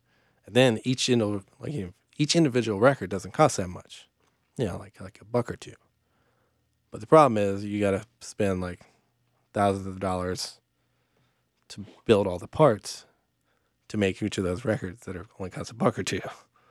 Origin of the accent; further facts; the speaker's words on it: Atlanta, Georgia, United States; You know, I grew up in Atlanta, which now is like, oh man, you know, you gotta play Atlanta, blah blah blah blah.